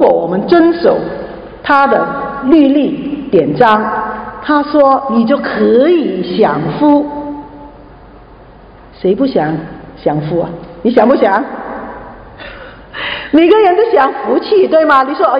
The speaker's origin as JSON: {"language": "Chinese", "country": "China", "said": "我们中国人都是农业的啊，以前都是种田的"}